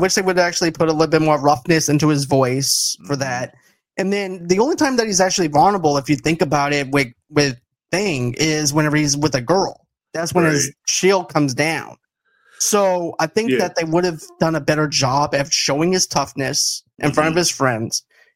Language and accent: English; Boston, Massachusetts, United States; You see, I'm originally from Boston, but I do know even people from Boston also has that same thing too.